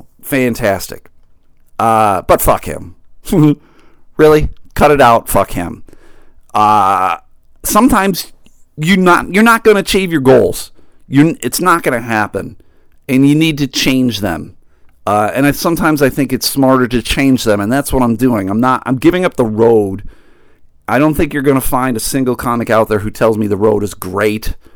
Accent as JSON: {"language": "English", "town": "Buffalo", "region": "New York", "country": "United States", "tie": "born or raised there", "said": "I grew up in Buffalo. I care about the Sabres. I care about the Bills."}